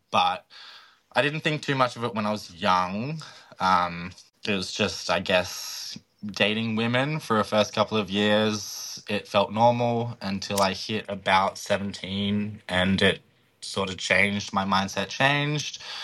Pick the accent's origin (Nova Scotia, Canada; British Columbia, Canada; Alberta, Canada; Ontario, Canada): Ontario, Canada; Tweed; Growing up in Tweed was very conservative